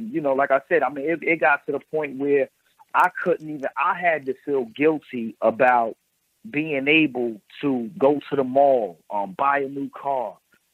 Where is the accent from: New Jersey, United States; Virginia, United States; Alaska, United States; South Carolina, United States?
New Jersey, United States; Newark; But that informant culture, because I'm from Newark, New Jersey, mm-hmm. and I'm seeing that a lot.